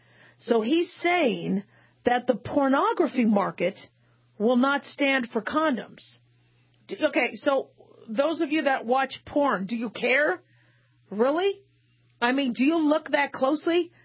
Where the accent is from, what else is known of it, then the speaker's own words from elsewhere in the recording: Arizona, United States; When I grew up in Arizona.